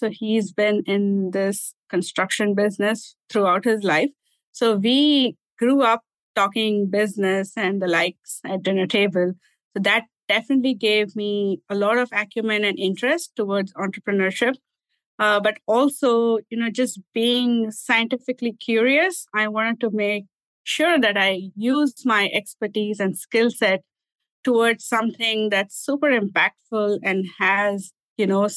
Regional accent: Bangalore, Karnataka, India; moved away as an adult; also born or lived in Ann Arbor; now in Boston, United States; So I'm basically originally from Bangalore in India. I did all my initial schooling all the way till my master's in India. And then I moved to the United States for my PhD in molecular biology.

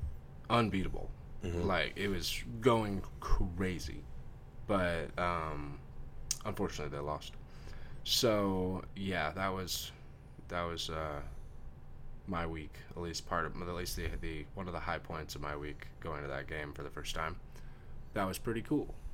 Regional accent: Sacramento, California, United States; My hometown team is the Sacramento Kings, baby.

